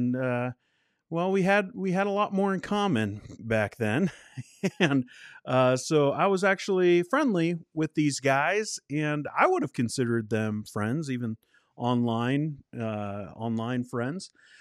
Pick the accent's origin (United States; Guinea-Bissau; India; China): United States; moved away as an adult; now in Canada; Now, I am an American citizen. It's where I was born, where I spent most of my life. I've only been up here for a couple years.